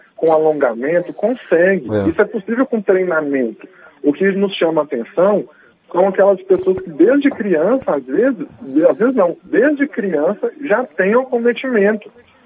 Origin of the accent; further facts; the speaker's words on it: Uberaba, Minas Gerais, Brazil; now in Brasília, Brazil; Não, eu sou mineiro, eu sou de Uberaba, Minas, mas eu estou em Brasília já há 2 anos e meio